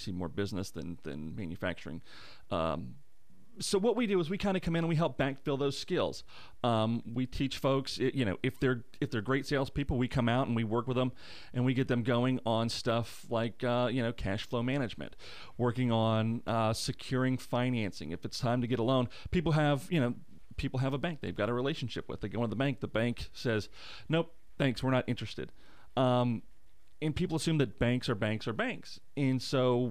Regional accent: Pensacola, Florida, United States; You know, I grew up in Pensacola, so I know the area

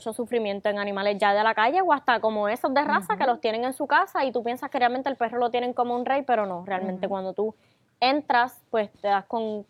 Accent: Manatí, Puerto Rico; En Manatí. Yo soy de Manatí.

